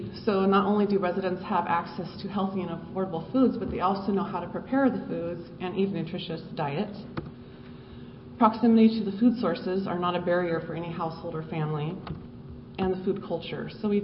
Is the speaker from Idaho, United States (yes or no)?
yes; Boise, Idaho, United States; But I am from Boise, Idaho